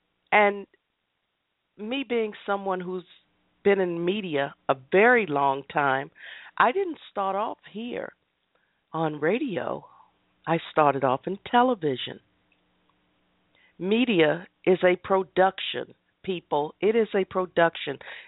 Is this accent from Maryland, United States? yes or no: yes; Baltimore, Maryland, United States; Let me start off by saying this. I grew up on Pratt Street in, you guessed it, Baltimore, Maryland. I have a right to talk about my city.